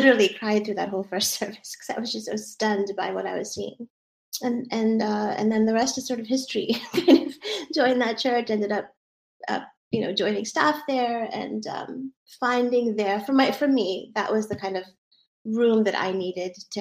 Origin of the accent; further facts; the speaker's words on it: Boston, Massachusetts, United States; And so I was raised in Boston in a sort of thickly Christian evangelical community.